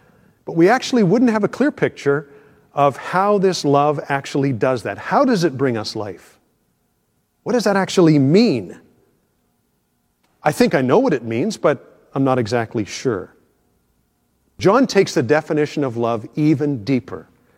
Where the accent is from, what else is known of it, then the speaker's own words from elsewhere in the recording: Canada; as a Canadian, it means you're supposed to accept anything and everything